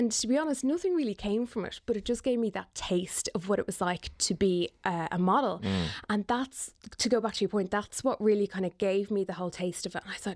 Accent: Ireland; as an Irish model, to be able to showcase the Irish talent we have here as well

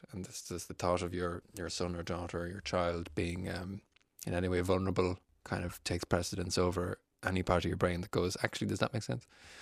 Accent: Dunshaughlin, County Meath, Ireland; also born or lived in Galway; All the family are in Cork, West Cork and Cork City. I was born in Galway and grew up largely in Dunshaughlin and Meath.

